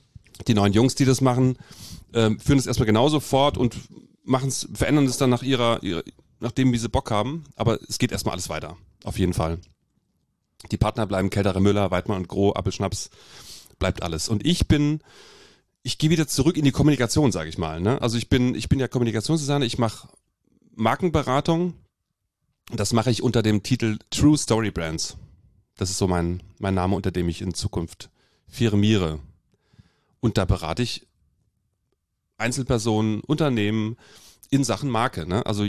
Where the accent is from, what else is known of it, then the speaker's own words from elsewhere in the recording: Bad Nauheim, Hesse, Germany; born there; Ich bin in Bad Nauheim geboren.